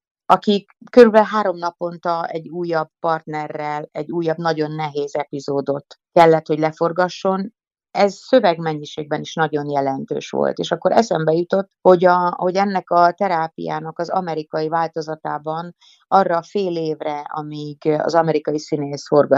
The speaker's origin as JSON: {"language": "Hungarian", "country": "Hungary", "tie": "born there", "first_language": "Hungarian", "said": "én Magyarországra születtem, nekem ez az anyanyelvem, én itt kell, hogy boldoguljak ebben az országban"}